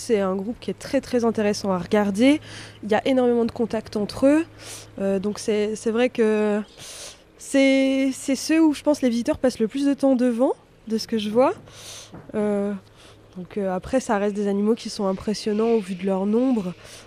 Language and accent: French; Belgium; Moi je viens de Belgique, j'ai fait mes études là-bas, donc en agronomie.